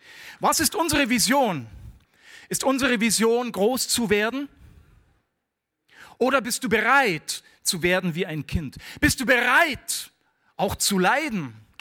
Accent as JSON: {"language": "German", "country": "Germany", "also_born_or_lived": "South Africa", "said": "Das kann man leicht sagen, wenn man aus Südafrika kommt und da schon 17 Jahre war. Aber ich bin ja auch ein Deutscher."}